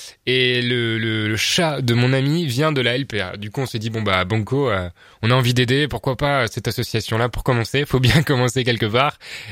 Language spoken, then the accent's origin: French; Lille, Hauts-de-France, France; Parce que je suis Lillois, tous mes amis aussi, quoi